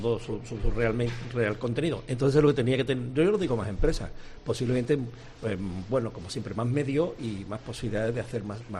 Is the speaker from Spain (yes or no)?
yes; Málaga, Andalusia, Spain; Como malagueño.